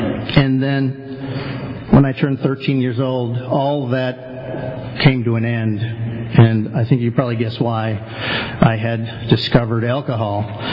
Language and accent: English; Milwaukee, Wisconsin, United States; born there; I was born in Milwaukee, Wisconsin, beer capital of the world. Drinking was encouraged.